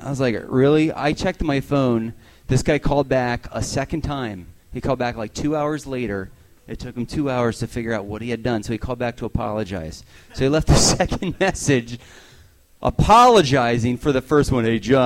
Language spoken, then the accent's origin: English; Pennsylvania, United States; I grew up outside of Philly.